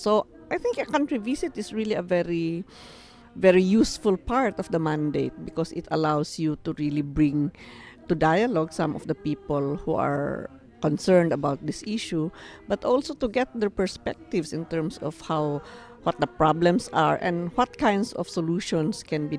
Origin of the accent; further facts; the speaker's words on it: Cordillera Administrative Region, Philippines; I am Akankanae Igorot from the Cordillera region in the Philippines.